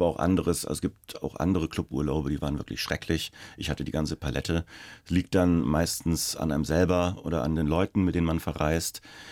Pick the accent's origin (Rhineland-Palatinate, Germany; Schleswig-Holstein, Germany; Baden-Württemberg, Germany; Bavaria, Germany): Bavaria, Germany; Schweinfurt; du hast doch so eine Radiostation in Schweinfurt, also wo ich herkomme.